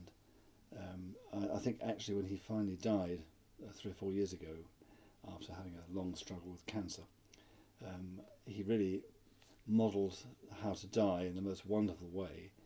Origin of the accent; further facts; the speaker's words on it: Guildford, South East England, United Kingdom; born or raised there; also born or lived in London